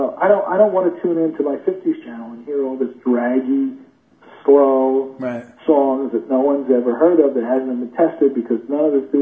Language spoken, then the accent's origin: English; Philadelphia, Pennsylvania, United States; I grew up in Philadelphia.